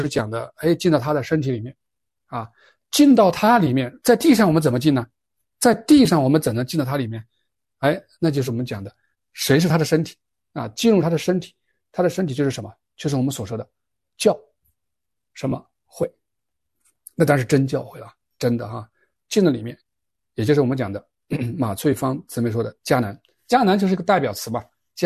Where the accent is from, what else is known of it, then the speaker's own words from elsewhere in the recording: China; 我们中国人读书都说要知天知天，对吧？